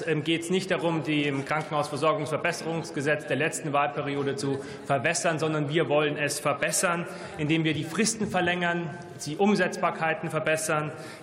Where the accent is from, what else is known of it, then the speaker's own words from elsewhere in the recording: Bavaria, Germany; Ich habe es als Bayer dem Koalitionspartner manchmal nicht leicht gemacht.